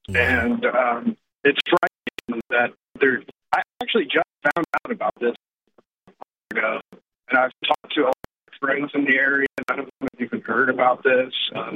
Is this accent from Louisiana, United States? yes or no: no; Arkansas, United States; moved away as an adult; also born or lived in Texas; I'm from Texas originally and grew up in Arkansas, and I didn't realize how good I had it in Arkansas, because when I moved here 2 years ago, most of my bills doubled anyway.